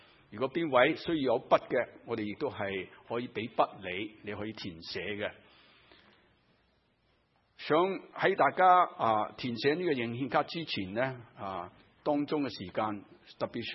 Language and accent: Chinese; United States; 这个广告短歌就想唤醒我们美国人那种爱国的心态